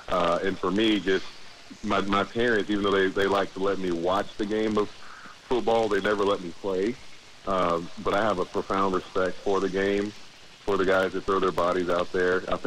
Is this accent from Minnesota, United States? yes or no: no; Jacksonville, Florida, United States; I'm born and raised in Jacksonville, love my team.